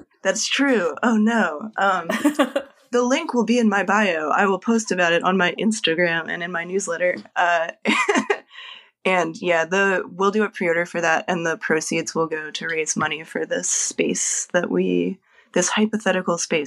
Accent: Lancaster, Pennsylvania, United States; I am going to Table Lancaster Zine Fest in Pennsylvania, which is my hometown. And when I lived there, there wasn't much zine stuff going on.

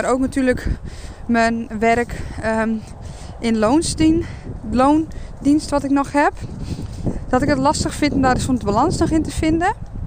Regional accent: Friesland, Netherlands; En ik ben opgegroeid in Friesland.

